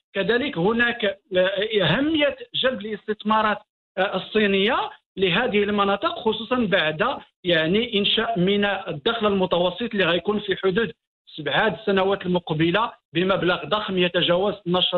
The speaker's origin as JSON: {"language": "Arabic", "country": "Morocco", "said": "وهذا يعني مؤشر إيجابي بالنسبة لنا كمغاربة"}